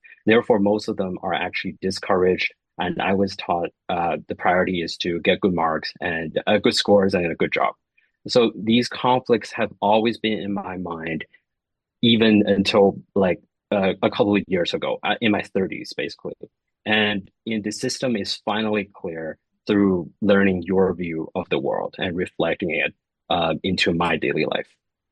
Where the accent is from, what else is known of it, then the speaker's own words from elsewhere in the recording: China; during the process of me growing up in China